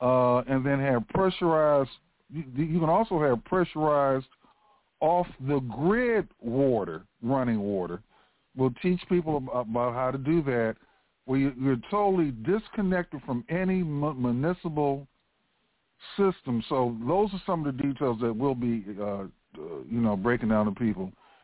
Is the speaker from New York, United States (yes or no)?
no; Washington, District of Columbia, United States; I'm originally from Washington, D.C., and I still have a house in Washington, D.C.